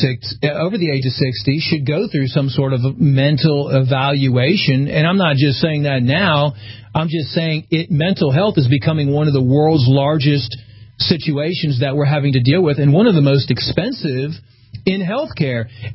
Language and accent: English; United States; I'm an American. I was in the military